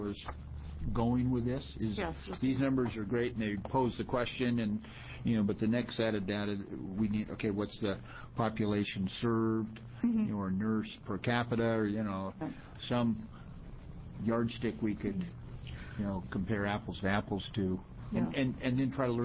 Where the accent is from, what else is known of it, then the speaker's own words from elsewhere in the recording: Deschutes County, Oregon, United States; I'm from Deschutes County, and Alan, Senator Bates, is from Jackson.